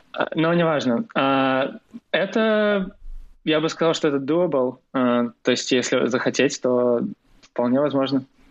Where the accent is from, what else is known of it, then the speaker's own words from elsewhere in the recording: Moscow, Russia; Да, я вырос в Москве и там же закончил школу.